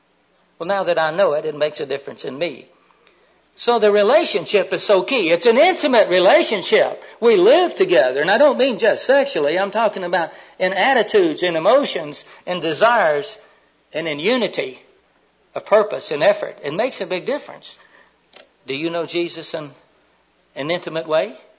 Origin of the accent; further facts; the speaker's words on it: Florida, United States; No, I'm from the main part of Florida, and we normally speak more slowly down there